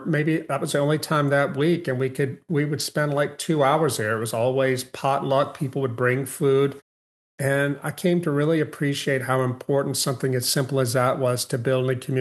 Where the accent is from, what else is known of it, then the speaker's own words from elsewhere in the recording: Louisiana, United States; my wife and I moved with our kids from Philadelphia to my hometown in Louisiana, a small town of 2,000 people